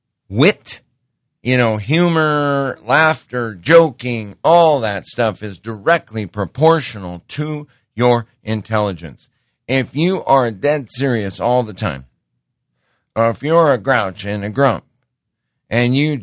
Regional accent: Great Falls, Montana, United States; I know I grew up in Great Falls, Montana, where the Duncan family comes from.

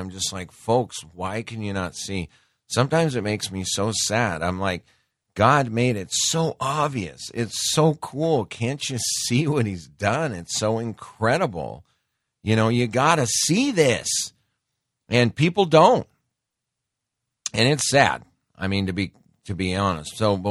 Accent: Great Falls, Montana, United States; I grew up in Great Falls, Montana.

